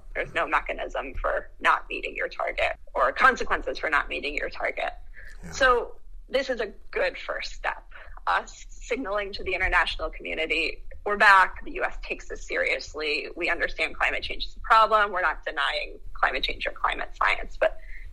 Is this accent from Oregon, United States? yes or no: yes; Oregon, United States; moved away as an adult; So I came from Oregon, and we saw big fires out there, and we always had fires